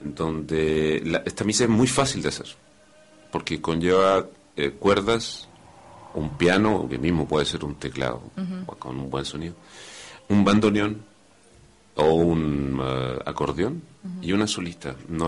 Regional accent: Chile; now in Europe; Yo soy chileno.

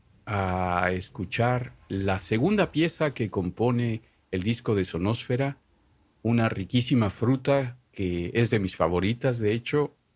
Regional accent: Mexico; Yo me preguntaba si es La Llorona, que yo conozco como mexicano

